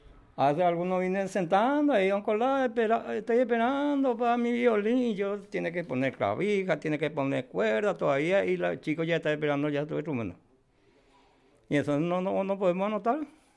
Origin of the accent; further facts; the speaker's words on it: Emboscada, Cordillera, Paraguay; Yo soy de Emboscada, la máxima seguridad donde vive la gente, donde está la cárcel más grande en Paraguay